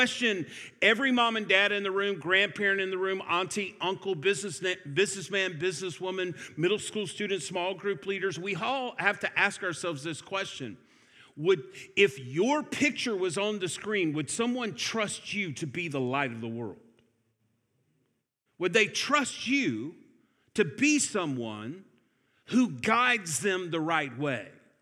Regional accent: Atlanta, Georgia, United States; For those of you that don't know, I'm from Atlanta, Georgia, and we have this new thing called Waymo where I live.

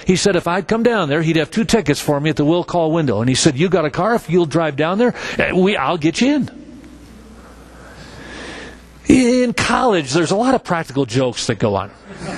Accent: Wisconsin, United States; Now, I grew up in Wisconsin on a farm. The first time I left Wisconsin was as a freshman in college.

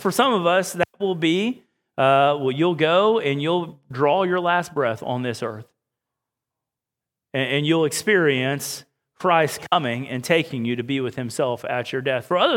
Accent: Houston, Texas, United States; I grew up in Houston

